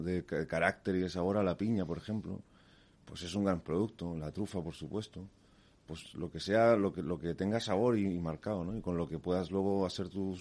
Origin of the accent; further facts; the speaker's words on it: Chile; porque yo soy chileno